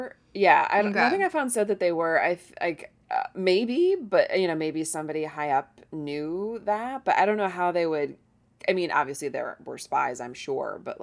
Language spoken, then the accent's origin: English; United States; as an American, with people who were of a different nationality